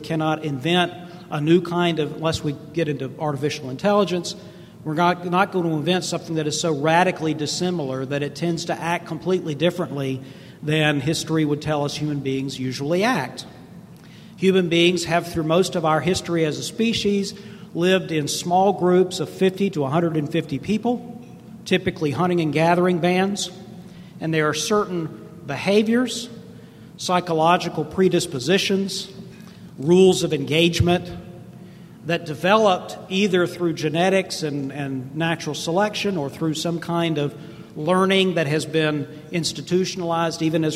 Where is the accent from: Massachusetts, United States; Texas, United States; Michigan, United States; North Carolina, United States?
North Carolina, United States; Charlotte; I want to admit to a bias that I'm from Charlotte. This is where I'm from. Is anybody else from here? So welcome to my hometown.